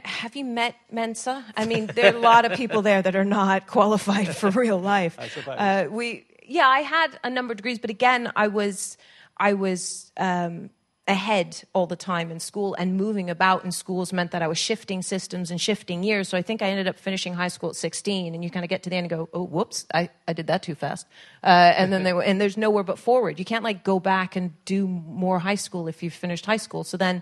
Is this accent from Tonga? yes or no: no; United Kingdom; I'm British. I was born here, and my parents thought we would stay here, and then we didn't stay here, and then we came back, and then we were British again